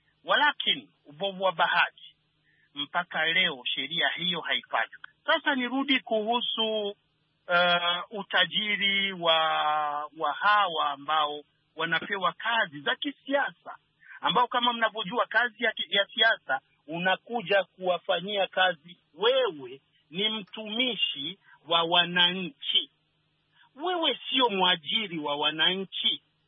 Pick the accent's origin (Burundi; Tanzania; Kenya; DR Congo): Burundi; hasa nikitazama kule kwetu nchini Burundi